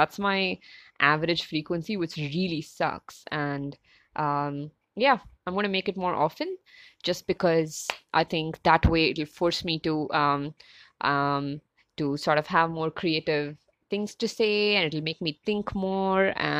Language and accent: English; India; And I'm from India. I'm in a city called Bangalore.